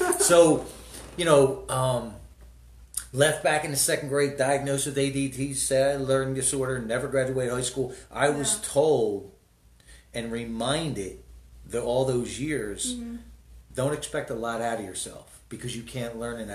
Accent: East Coast, United States; I'm from the East Coast.

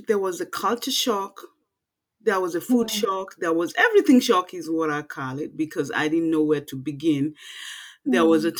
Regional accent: Kenya; now in United States; So my story starts in a village in Nairobi, Kenya, actually in Kenya, because Nairobi is the capital city of Kenya. But I was raised in a village. That's where I was born and raised. And my parents didn't have much.

